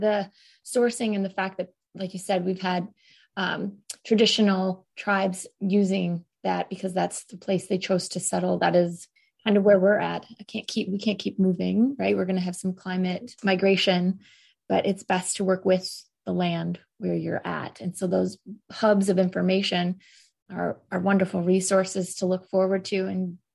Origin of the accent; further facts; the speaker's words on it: Iowa, United States; I grew up in Iowa and water rights weren't a thing.